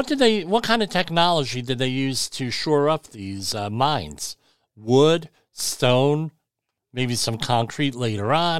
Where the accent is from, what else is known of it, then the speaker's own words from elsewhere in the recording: New Jersey, United States; So I grew up in New Jersey, born and bred here, right?